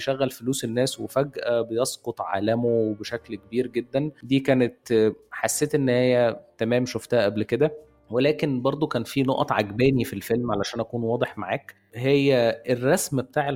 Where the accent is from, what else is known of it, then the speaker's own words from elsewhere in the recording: Egypt; مفكراني شوية بمسلسل عندنا في مصر مبني على قصة حقيقية برضو